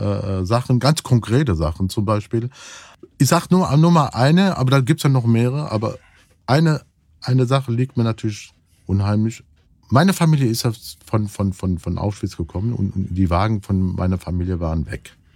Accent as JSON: {"language": "German", "town": "Cologne", "region": "North Rhine-Westphalia", "country": "Germany", "said": "Ich bin ja auch Kölner."}